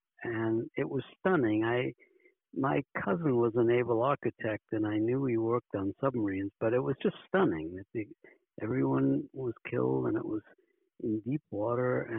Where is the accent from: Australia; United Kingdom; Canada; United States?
United States; New York City, New York; I grew up in New York City, and I was a big fan of the New York Giants.